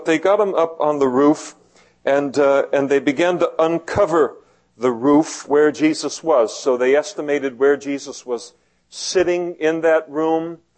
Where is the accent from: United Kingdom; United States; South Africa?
United Kingdom; Scotland; I'm Scottish.